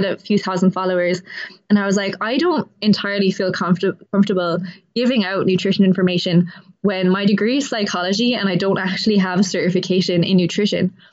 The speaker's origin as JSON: {"language": "English", "region": "Munster", "country": "Ireland", "lives_now": "Dublin, Ireland", "said": "Okay, so I am Irish, as we just discussed. So I am from Kerry originally, but I've lived in Dublin for about 7 years."}